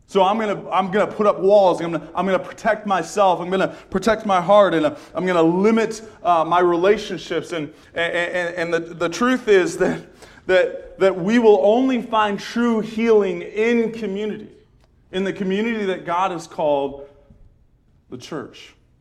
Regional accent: California, United States; I grew up in Southern California. It was the same concept. You never met someone that was actually from the area.

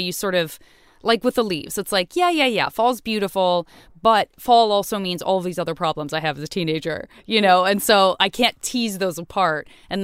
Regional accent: Tucson, Arizona, United States; In Tucson, yeah.

